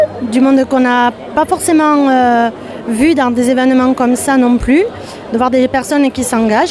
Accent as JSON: {"language": "French", "town": "Saint-Sever", "region": "Nouvelle-Aquitaine", "country": "France", "tie": "born or raised there", "said": "Oui, je suis natif de Saint-Sevé."}